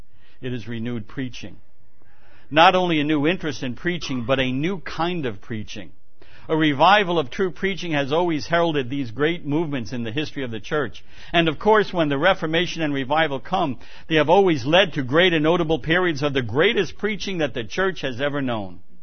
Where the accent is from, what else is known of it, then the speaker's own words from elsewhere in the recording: New York City, New York, United States; born there; And I'm also a New Yorker. I could be an I Love New York commercial. I was born in Manhattan, and I just love New York.